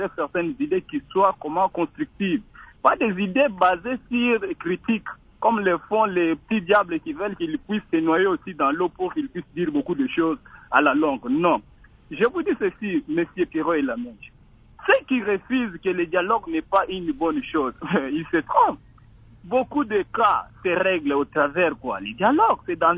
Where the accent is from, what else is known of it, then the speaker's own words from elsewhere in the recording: Kananga, Kasaï-Central, DR Congo; Moi, je suis fils de Kananga.